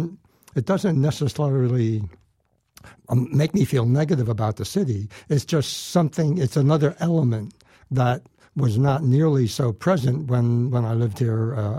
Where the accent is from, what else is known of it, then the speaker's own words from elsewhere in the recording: Bronx, New York, United States; When I grew up in the Bronx, Brooklyn was another planet.